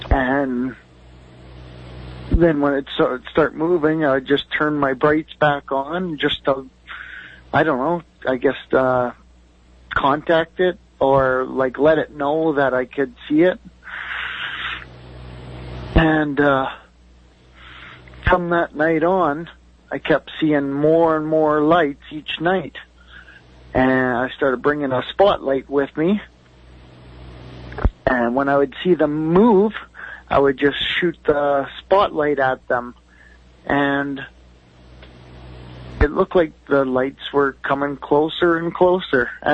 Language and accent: English; Fort Frances, Ontario, Canada; I'm from Fort Frances, Ontario.